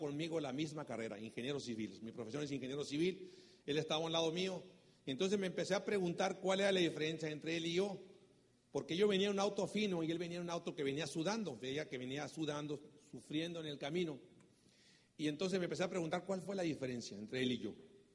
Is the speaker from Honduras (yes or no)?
no; Sonora, Mexico; Yo vengo de Sonora. Sonora, para si no sabes, México, está en el norte del país, a un ladito de Arizona. Sonora es la sucursal del infierno.